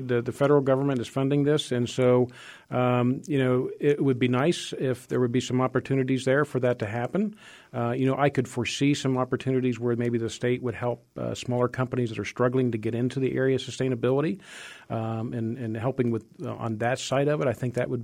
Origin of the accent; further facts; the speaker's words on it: Ohio, United States; also born or lived in Germany / Iowa; I grew up in Ohio, lived in Germany for a while, and then lived in Iowa for many years.